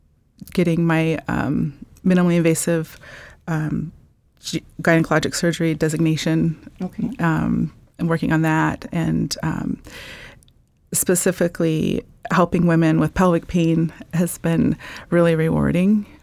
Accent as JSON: {"language": "English", "region": "Montana", "country": "United States", "tie": "born or raised there", "said": "I grew up on the Northern Cheyenne Reservation, and I decided to go into healthcare"}